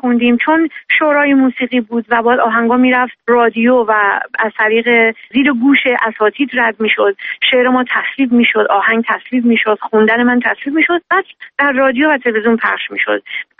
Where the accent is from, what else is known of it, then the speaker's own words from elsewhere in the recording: Iran; وقتی فهمید که مثلا ما ایرانی هستیم